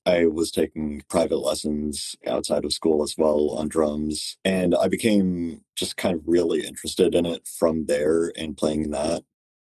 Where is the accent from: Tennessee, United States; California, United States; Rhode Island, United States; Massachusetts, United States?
Rhode Island, United States; But I mentioned that I was from Rhode Island and I was playing bass